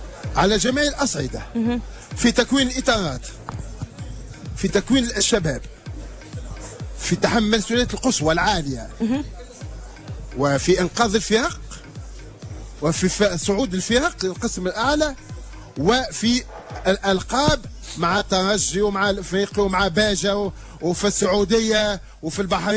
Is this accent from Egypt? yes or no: no; Tunisia; انا تونسي